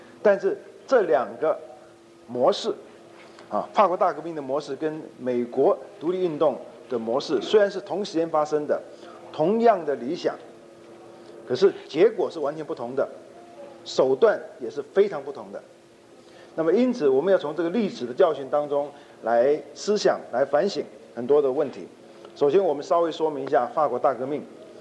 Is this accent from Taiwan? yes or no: yes; Taiwan; 一个法国人跟我讲他知道我从台湾来的，不过他是把我看成中国人